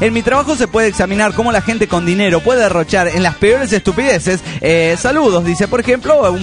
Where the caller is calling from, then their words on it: Mexicali, Baja California, Mexico; he regresado a trabajar trabajar cerca de mi querida ciudad Mexicali. Sigo en el gabacho, pero puedo regresar a diario a casa.